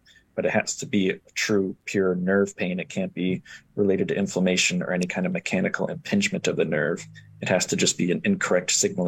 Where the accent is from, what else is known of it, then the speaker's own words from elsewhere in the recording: Oshkosh, Wisconsin, United States; I graduated from Concordia University in 2019, and I grew up and born and raised in Oshkosh.